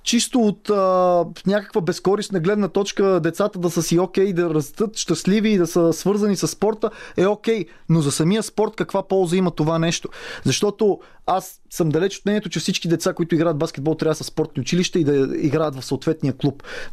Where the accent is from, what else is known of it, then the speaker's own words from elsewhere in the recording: Sofia, Sofia City, Bulgaria; особено ето ние сме софиянци, в София наблюдаваме проектите